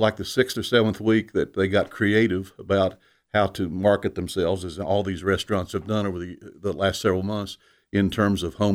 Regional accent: Kentucky, United States; All I can say is I hail from Kentucky, as I said. I grew up in a good Christian home

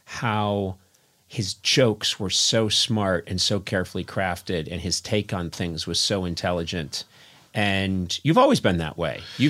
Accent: New England, United States; But I'm from New England, and when we say bay, it comes out as B.

